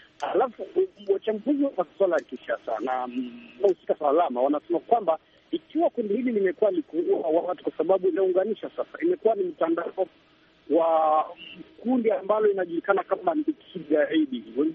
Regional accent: Beni, North Kivu, DR Congo; Mimi ni mkazi wa Beni tangu miaka zaidi hivi, nimezaliwa Beni, nimekaa Beni, masomo yangu yote nimeyasoma hapa Beni

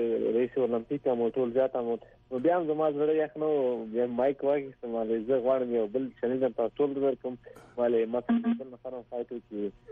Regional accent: Laghman, Afghanistan; لغمان کوم زه د لغمان

